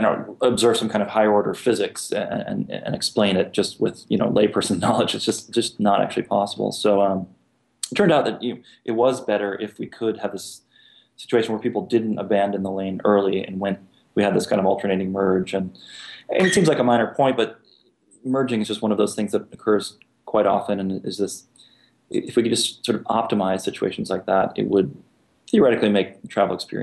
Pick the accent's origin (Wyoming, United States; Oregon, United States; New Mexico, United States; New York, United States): New York, United States; I'm a New Yorker who has a car that's not.